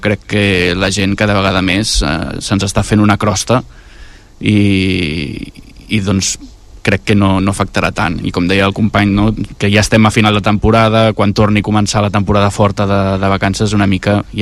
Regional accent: El Prat de Llobregat, Catalonia, Spain; jo, com que sóc del Prat

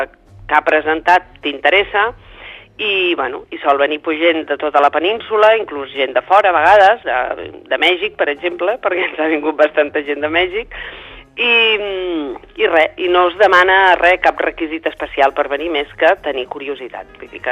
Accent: Torelló, Catalonia, Spain; now in Menorca, Spain; jo sóc de Torelló, he vingut a viure a Menorca

